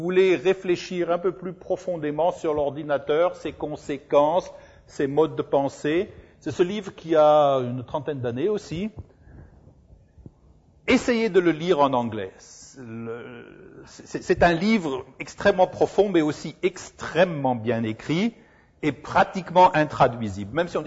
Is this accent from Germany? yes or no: yes; Mainz, Rhineland-Palatinate, Germany; Parce que je suis de Mayence, donc il faut bien que...